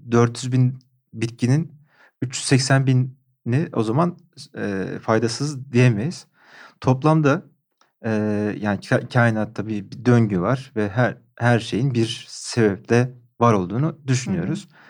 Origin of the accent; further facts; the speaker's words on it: Balıkesir, Turkey; Ben Balıkesirliyim.